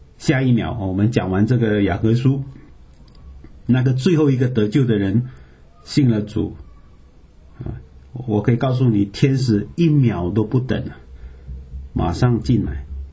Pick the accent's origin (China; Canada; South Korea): Canada; 我们从加拿大来，根本不知道什么叫欧元